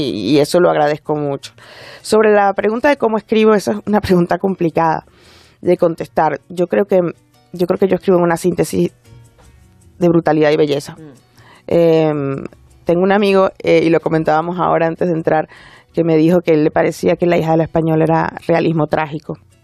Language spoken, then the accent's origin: Spanish; Venezuela; Hay mucho del entorno en el que yo crecí. En buena medida porque yo también soy hija, mi padre es español, soy hija de inmigrantes, soy venezolana.